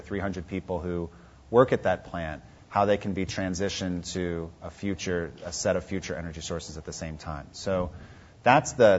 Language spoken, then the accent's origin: English; San Francisco, California, United States; And we say, we are from San Francisco, but rest not so much.